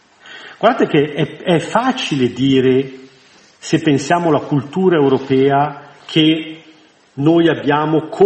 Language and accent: Italian; Bellano, Lombardy, Italy; Quando ero bambino, io sono di Bellano.